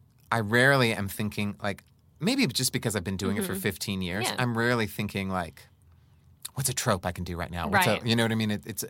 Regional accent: Texas, United States; born there; The only reason I'm not that lady is because I was born gay in Texas and I had to get out

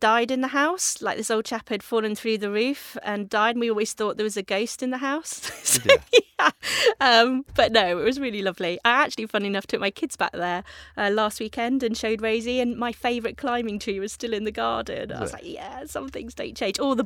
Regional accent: Yeovil, South West England, United Kingdom; born there; I was born in Yeovil in Somerset.

